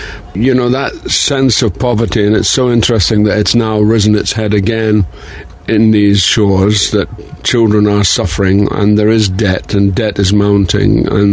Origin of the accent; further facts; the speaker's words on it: Dundee, Scotland, United Kingdom; And the fact that my hometown was Dundee, and we were a Jute city